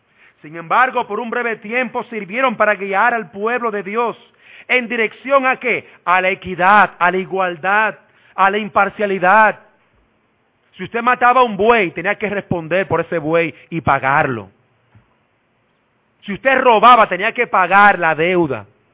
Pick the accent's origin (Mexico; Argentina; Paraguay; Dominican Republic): Dominican Republic; Todos debemos someternos a ella si somos dominicanos.